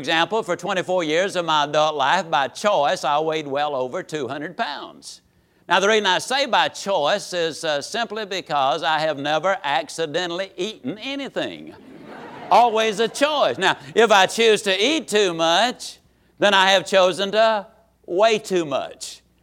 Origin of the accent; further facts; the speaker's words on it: Yazoo City, Mississippi, United States; small Mississippi town. Now, let me say something here. I can tease about my hometown for one very good reason. It's an amazing little town.